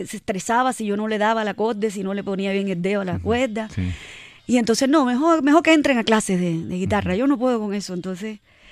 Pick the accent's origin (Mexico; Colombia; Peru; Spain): Colombia; Bolívar; toda mi infancia fue en El Cabrero donde mi abuela.